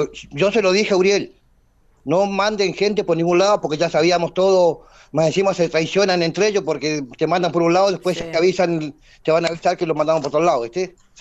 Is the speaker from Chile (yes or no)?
no; Foyel, Río Negro, Argentina; Nosotros somos vecinos bastante grandes acá allá, nacido y criado acá en Foyel.